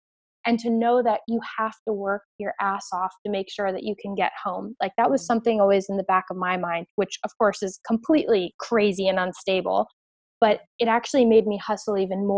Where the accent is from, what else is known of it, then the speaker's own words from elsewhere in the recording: Orlando, Florida, United States; For example, I'm from Orlando, Florida.